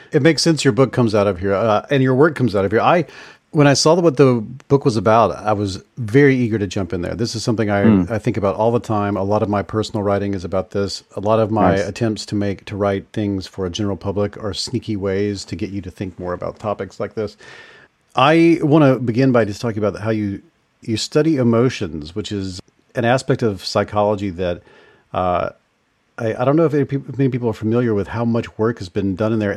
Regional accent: Mississippi, United States; because I grew up in the Deep South, I grew up in Mississippi

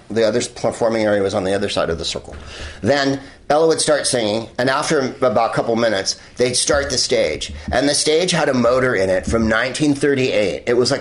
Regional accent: California, United States; I'm from California

